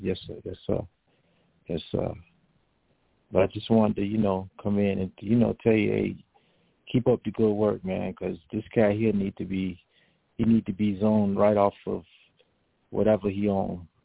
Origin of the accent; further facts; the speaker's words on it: Tampa, Florida, United States; I'm from Tampa, Florida, and we fought hard to get that rebel shit up out of here